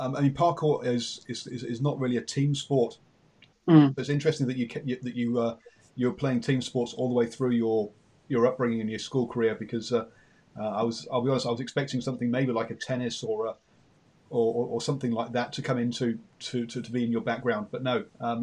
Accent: England, United Kingdom; I'm English

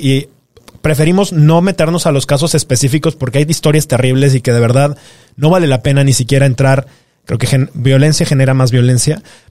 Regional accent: Guanajuato, Mexico; Tú y yo somos de Guanajuato

